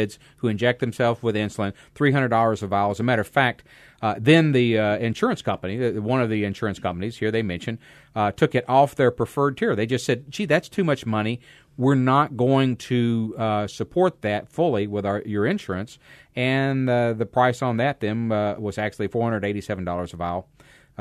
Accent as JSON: {"language": "English", "region": "Kentucky", "country": "United States", "said": "I'm from Kentucky, please forgive me."}